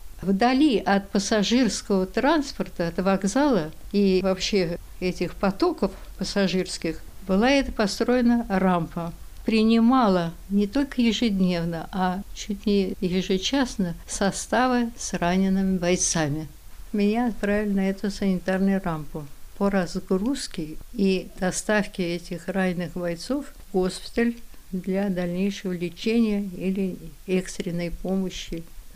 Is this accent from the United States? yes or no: no; Tambov, Tambov Oblast, Russia; а девочки, москвичи, они остались дома, а я из Тамбова.